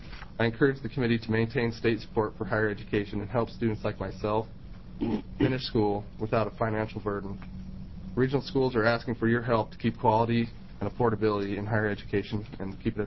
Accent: Oregon, United States; Growing up in Eastern Oregon nearly all my life, I wanted to continue education in a similar region.

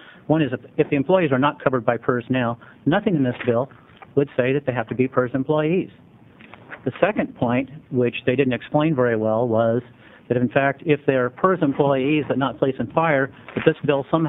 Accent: Oregon, United States; I grew up in Columbia County.

